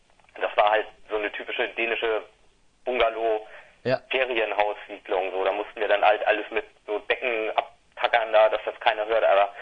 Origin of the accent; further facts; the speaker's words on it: Neumünster, Schleswig-Holstein, Germany; now in Hamburg, Germany; Nee, ursprünglich kommen wir aus Neumünster und wohnen jetzt aber in Hamburg und Kiel.